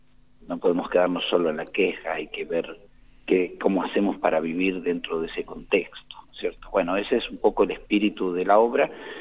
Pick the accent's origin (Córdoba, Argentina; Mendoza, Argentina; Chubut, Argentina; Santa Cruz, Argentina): Santa Cruz, Argentina; Caleta Olivia; Somos de Caleta Olivia